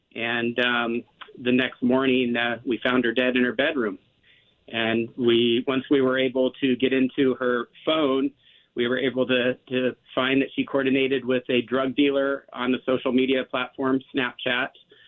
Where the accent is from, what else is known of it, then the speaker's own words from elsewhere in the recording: California, United States; My daughter, we grew up in Southern California.